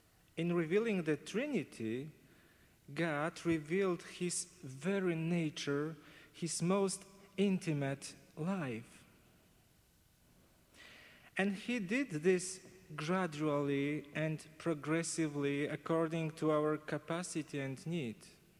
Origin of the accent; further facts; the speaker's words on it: Poland; I'm from Poland. It is more familiar for us because we are from Eastern Europe. So this Orthodox tradition is familiar to us.